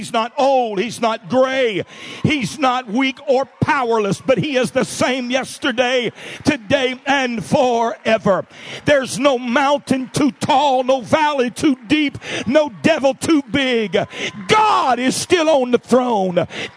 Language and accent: English; Missouri, United States; now in Springfield, United States; Now, I'm from the Boot Hill originally, and we got rich and wealthy and moved to Springfield.